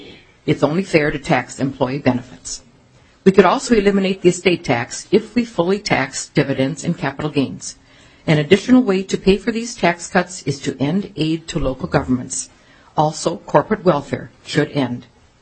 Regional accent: Brooklyn Center, Minnesota, United States; I'm from Brooklyn Center.

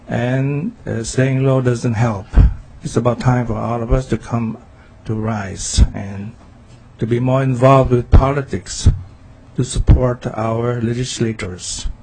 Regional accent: Vietnam; now in United States; I fought in Vietnam War. I'm Vietnamese American.

